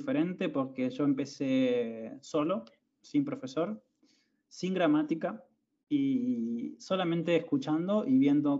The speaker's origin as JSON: {"language": "Spanish", "region": "Río Negro", "country": "Argentina", "tie": "born or raised there", "said": "Fui a la Dante Alighieri de allá de mi ciudad, de Río Negro."}